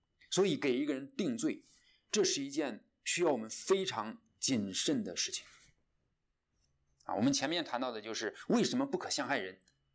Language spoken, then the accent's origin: Chinese; China; 在我们中国人的文化里，普遍缺乏对真理和真相的重视